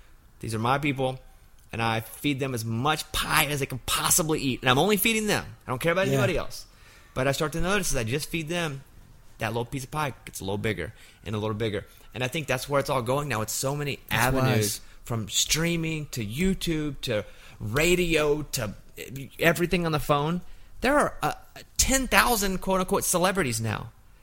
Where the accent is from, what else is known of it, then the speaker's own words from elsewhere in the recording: Arkansas, United States; And two, I'm from Arkansas.